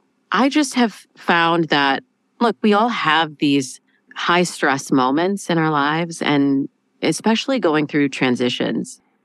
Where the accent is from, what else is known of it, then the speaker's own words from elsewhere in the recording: East Lansing, Michigan, United States; I think, began in my hometown of East Lansing, Michigan, a kind of unique background.